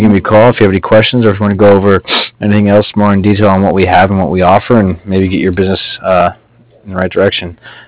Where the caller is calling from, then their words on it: Cardiff, Wales, United Kingdom; I'm calling from Cardiff. It's C-A-R-D-I-F-F